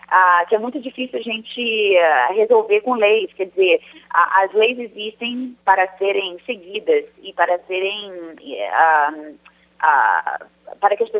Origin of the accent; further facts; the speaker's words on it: Brazil; moved away as an adult; sempre de ter família aí, de ser brasileira. Eu cresci no Brasil, mudei para cá já como adulta